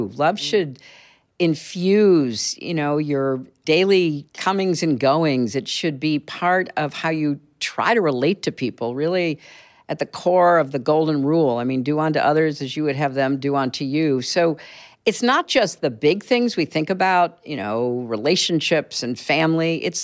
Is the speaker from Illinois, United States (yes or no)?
yes; Chicago, Illinois, United States; also born or lived in Washington; now in New York, United States; But I grew up in Chicago, in the suburbs there. I went to school outside of Boston and in Connecticut, obviously lived in Washington.